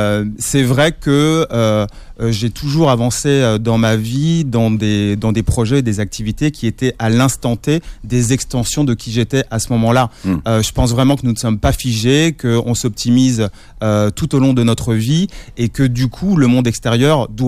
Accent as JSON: {"language": "French", "town": "Bourg-la-Reine", "region": "Île-de-France", "country": "France", "tie": "born or raised there", "said": "J'ai grandi à Bourg-la-Reine dans les Hauts-de-Seine"}